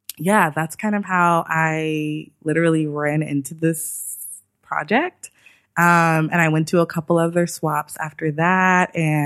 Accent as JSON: {"language": "English", "town": "Los Angeles", "region": "California", "country": "United States", "also_born_or_lived": "New York", "said": "So I got introduced to the library because I used to live in New York. I'm from Los Angeles, but I went to New York for grad school."}